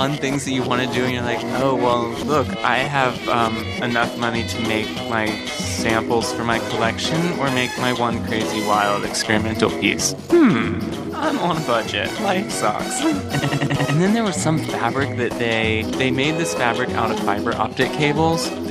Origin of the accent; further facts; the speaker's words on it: Florida, United States; Because we grew up around Disney World